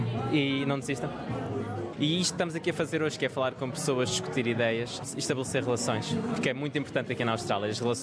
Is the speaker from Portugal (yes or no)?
yes; Portugal; porque somos portugueses, crescemos em Portugal